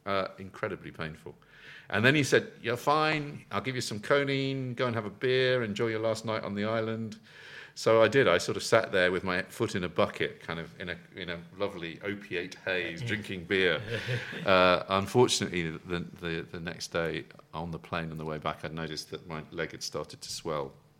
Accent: England, United Kingdom; So I go, and being very English

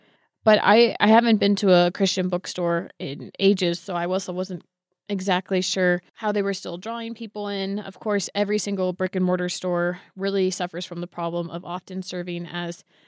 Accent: California, United States; I'm assuming it's because I grew up in the Bay Area

